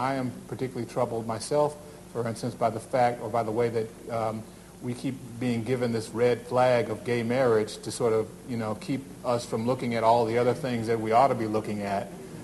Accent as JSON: {"language": "English", "town": "Los Angeles", "region": "California", "country": "United States", "tie": "born or raised there", "also_born_or_lived": "Orange", "said": "I was born in Orange, California. Which is just south of Los Angeles."}